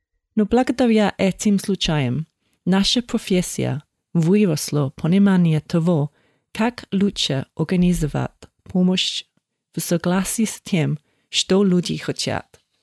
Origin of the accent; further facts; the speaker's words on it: England, United Kingdom; Russian is a second language; Я из Англии.